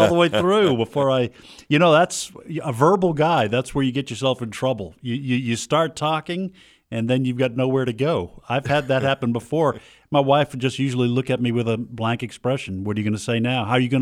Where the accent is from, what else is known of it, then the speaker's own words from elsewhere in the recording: New Hampshire, United States; You know, I grew up in New Hampshire.